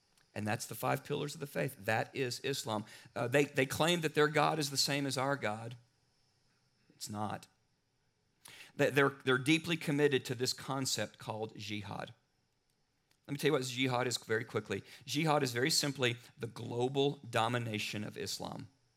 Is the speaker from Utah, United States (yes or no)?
no; Arkansas, United States; When I was growing up in Arkansas, I didn't know any Muslims.